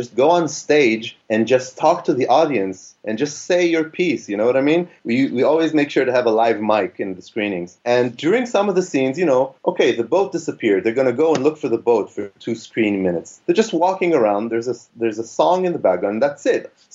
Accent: Tel Aviv, Tel Aviv District, Israel; I'm from Tel Aviv.

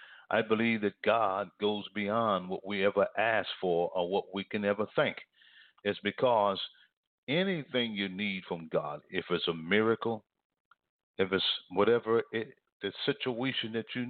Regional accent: Philadelphia, Pennsylvania, United States; I never forget, in the city of Philadelphia, Pennsylvania, I was living there. That's my hometown.

